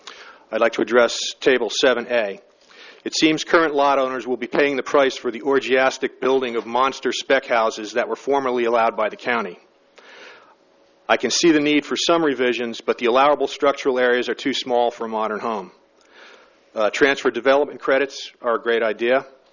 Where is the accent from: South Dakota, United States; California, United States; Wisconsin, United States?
California, United States; Westminster; I'm from Westminster, California.